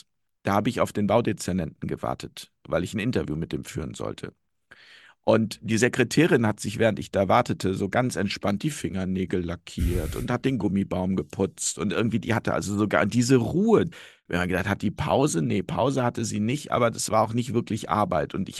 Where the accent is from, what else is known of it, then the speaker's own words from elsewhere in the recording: North Rhine-Westphalia, Germany; Ich komme halt aus Nordrhein-Westfalen und da sagt man halt Kirche und Verkehr.